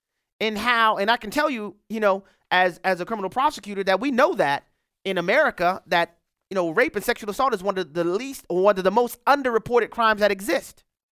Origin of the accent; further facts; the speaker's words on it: Louisiana, United States; You know, it's only about 3.5 to 4 million people in my home state of Louisiana.